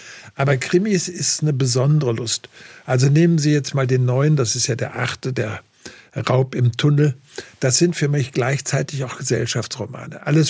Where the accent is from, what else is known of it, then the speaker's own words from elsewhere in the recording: Baden-Württemberg, Germany; ich empfinde mich auch als Kurpfälzer deswegen ein bisschen. Ich bin in die Mönchhofschule gegangen, dann ins EI, aber dann haben meine Eltern gesagt, ach, der kann ja auch Griechisch lernen und dann wurde ich ins Kurfürst-Friedrich-Gymnasium geschickt.